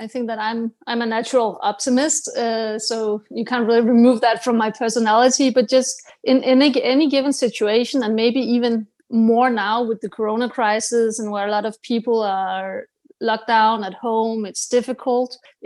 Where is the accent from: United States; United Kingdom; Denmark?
Denmark; I'm from Denmark, which is like a very small Scandinavian country.